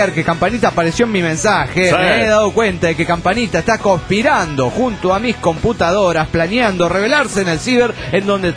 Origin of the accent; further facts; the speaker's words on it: Mexico City, Mexico; Soy yo, el chilango, que anda trabajando en Rosarito